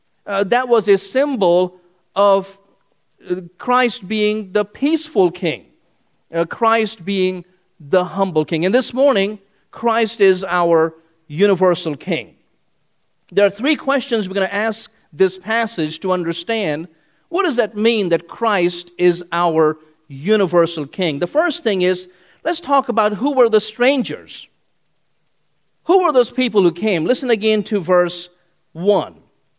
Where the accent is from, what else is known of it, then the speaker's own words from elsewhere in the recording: India; I grew up in India, and there's a kind of people known as the sadhus